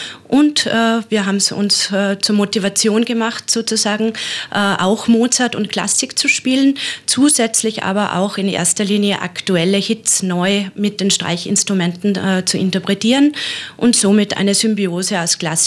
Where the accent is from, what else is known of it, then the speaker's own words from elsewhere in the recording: Salzburg, Austria; born there; Ich finde Salzburg als gebürtige Salzburgerin sowieso eine tolle Stadt.